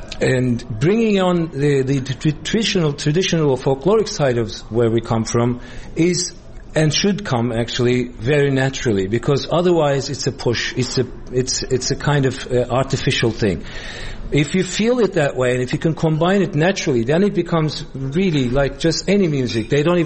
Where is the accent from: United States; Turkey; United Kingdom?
Turkey; Istanbul; English is a second language; where I come from and where I was growing up in Turkey, Istanbul, we actually born into monophony